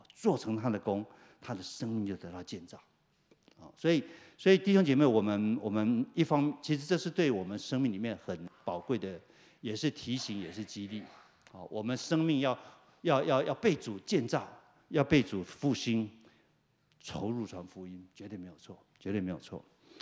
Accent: southern Taiwan, Taiwan; 我在台湾长大，我们南方的人可能对稻田就 很熟悉哈。

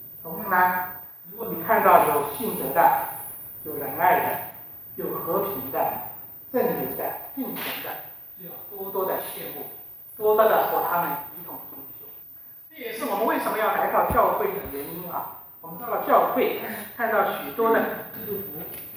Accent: China; 可代表是我们这些中国学生，包括我自己啊

